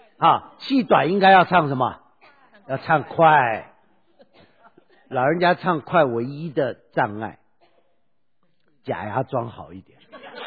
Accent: Taiwan; 我小时候哈，那个你知道小时候在台湾哈

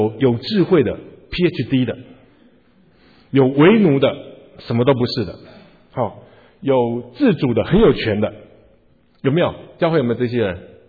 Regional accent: Taiwan; 因为我是住眷村长大的，我家前面那个是炒辣椒的时候辣到我家来会打喷嚏的。

